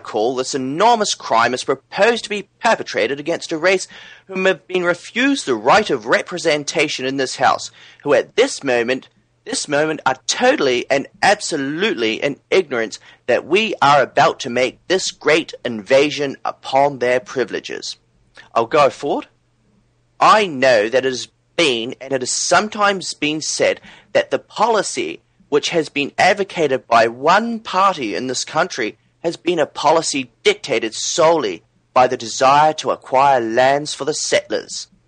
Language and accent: English; Ireland; I'm actually Irish, John.